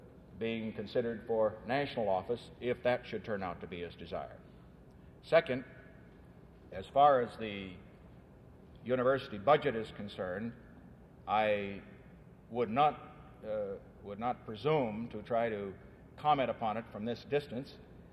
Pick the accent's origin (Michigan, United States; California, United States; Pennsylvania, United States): California, United States; As a Californian who grew up in this great free education system